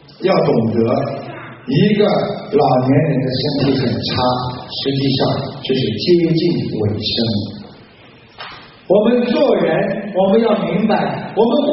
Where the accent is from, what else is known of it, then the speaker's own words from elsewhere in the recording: China; 我们中国人因为皇帝啊有很多的太太和夫人啊